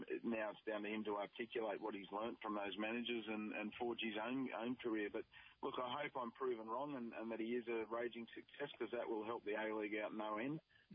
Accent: Australia; And look, ultimately, as an Australian coach, and as you pointed out, my position with Football Coaches Australia

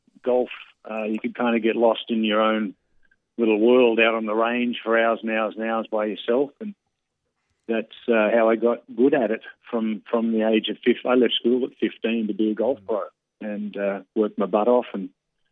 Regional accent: Brisbane, Queensland, Australia; We had a lot of good kids growing up in Queensland in the Brisbane area when I was young.

